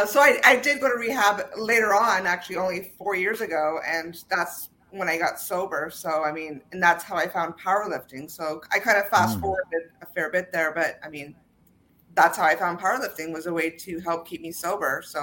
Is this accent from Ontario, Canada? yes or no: yes; Toronto, Ontario, Canada; I grew up, I was born in Toronto, and okay. My father was, he's now retired, a police officer. So I actually ended up, you know, traveling all throughout Ontario because of his job, kind of like a military brat